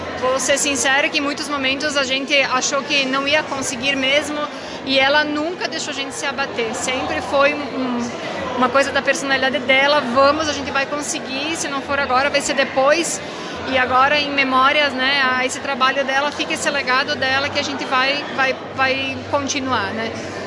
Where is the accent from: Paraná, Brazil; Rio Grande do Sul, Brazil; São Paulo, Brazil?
Rio Grande do Sul, Brazil; Santo Antônio de Castro; born there; Eu nasci em Santo Antônio de Castro, hoje não moro mais